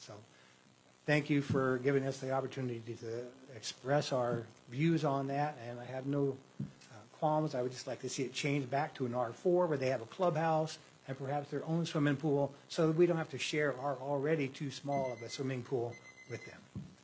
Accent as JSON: {"language": "English", "region": "Idaho", "country": "United States", "tie": "born or raised there", "said": "I grew up in Idaho. My grandfather was born in Idaho. My father was born on a homestead in Nampa."}